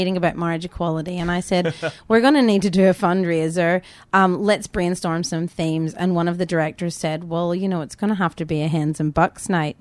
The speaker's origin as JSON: {"language": "English", "country": "Ireland", "said": "And I'm Irish."}